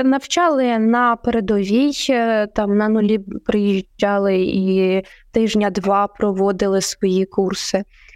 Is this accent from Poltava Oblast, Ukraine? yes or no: yes; Poltava Oblast, Ukraine; і навіть мою рідну Полтавську